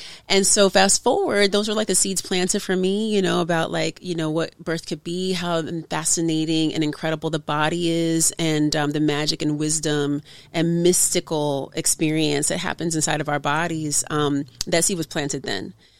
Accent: Oakland, California, United States; Well, I'm from Oakland, California

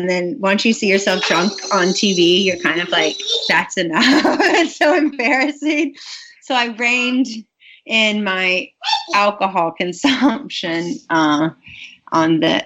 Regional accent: Georgia, United States; now in Malibu, United States; growing up in Georgia and seeing 90210, I mean, that was like California.

